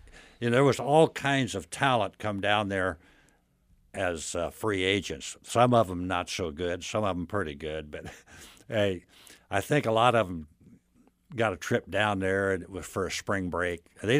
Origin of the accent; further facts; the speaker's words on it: Pickway, Kansas, United States; Well, we played baseball in my hometown all my life.